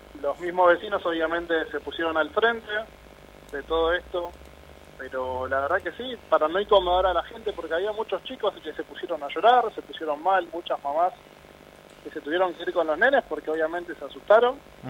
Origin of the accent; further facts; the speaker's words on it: Fiorito, Buenos Aires Province, Argentina; soy un pibe de Fiorito que nació acá, que vive acá